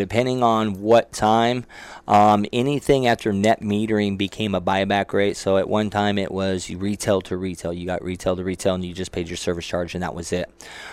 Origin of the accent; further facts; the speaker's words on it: Lake Havasu City, Arizona, United States; being born and raised here and all about being, you know, where I grew up was in Havasu, is buy local, shop local.